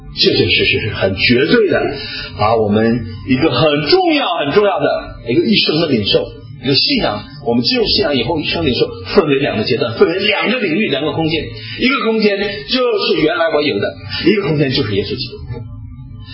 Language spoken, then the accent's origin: Chinese; China; 这对我们中国人来讲很难